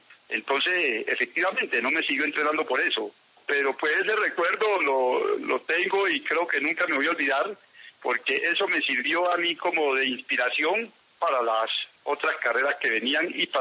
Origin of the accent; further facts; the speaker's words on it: Tumaco, Nariño, Colombia; yo vivía en Tumaco, mi pueblo natal